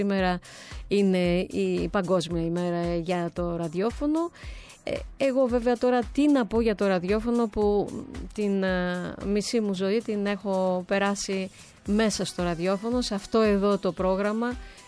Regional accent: Crete, Greece; θα με ταξιδέψει λίγο στην πατρίδα μου την Κρήτη

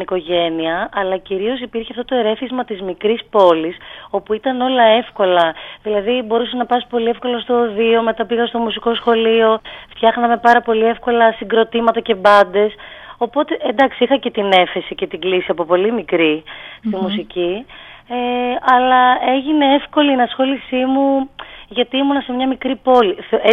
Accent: Rethymno, Crete, Greece; now in Athens, Greece; Κατάγομαι από την Κρήτη, μεγάλωσα στο Ρέθυμνο. Και λόγω επαγγελματικών υποχρεώσεων όντως βρέθηκα στην Αθήνα που και μένω.

